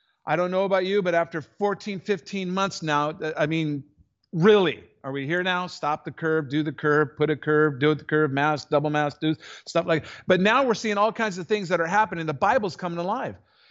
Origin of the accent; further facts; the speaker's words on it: United States; you read it like an American, right? I'm an American.